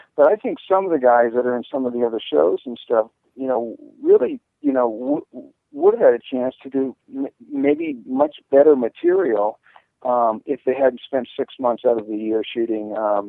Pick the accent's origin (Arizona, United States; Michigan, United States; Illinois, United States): Arizona, United States; Lake Havasu City; I'll take my hometown, for instance, Lake Havasu City in Arizona. It's got about 80,000 people that live there.